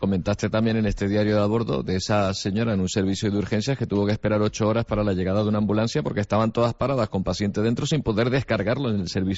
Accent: Canary Islands, Spain; soy canario, caramba

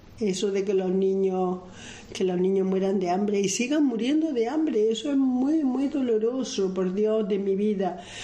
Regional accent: Córdoba, Andalusia, Spain; porque claro, yo soy de Córdoba

